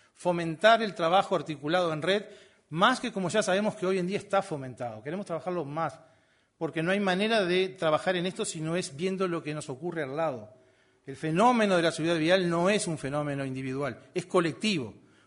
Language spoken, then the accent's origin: Spanish; Uruguay; el enamoramiento de la democracia que tenemos como uruguayos en el disenso o en el consenso